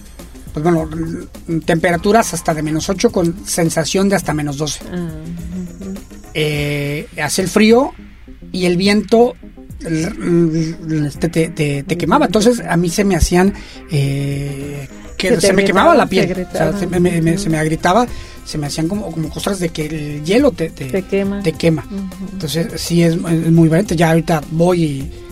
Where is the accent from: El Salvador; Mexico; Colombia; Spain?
Mexico; Guanajuato; now in Puerto Vallarta, Mexico; yo no soy de aquí, de Puerto Vallarta, yo soy del estado de Guanajuato